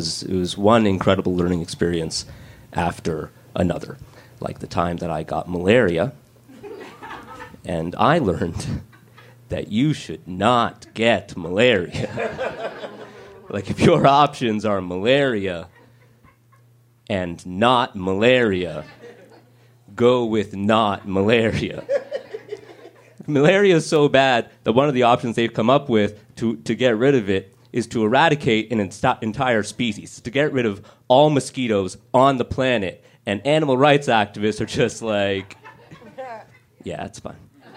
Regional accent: Canada; Except I'm Canadian

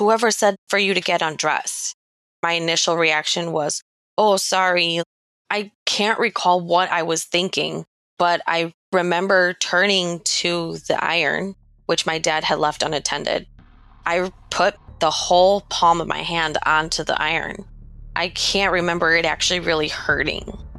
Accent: Chicago, Illinois, United States; I grew up in Chicago. My biological father and mother were very young when they had my brother and I. I'm a twin.

